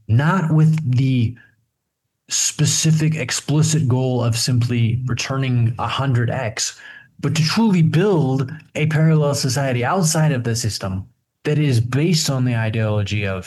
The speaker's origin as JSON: {"language": "English", "country": "United States", "tie": "born or raised there", "said": "I grew up in America in the 90s, at the peak of the empire"}